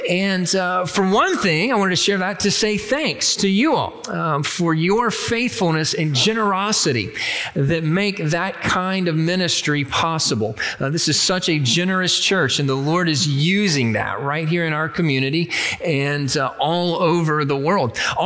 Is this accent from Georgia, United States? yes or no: yes; Georgia, United States; We're from Georgia. We don't do 22 degrees of anything, anywhere.